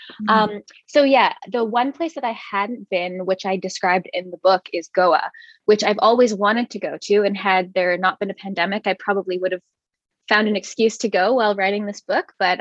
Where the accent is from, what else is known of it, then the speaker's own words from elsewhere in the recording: Saskatoon, Saskatchewan, Canada; now in Vancouver, Canada; I'm from Canada. I grew up in Saskatoon and kind of have lived all over the place. But most recently, I moved to the Vancouver area.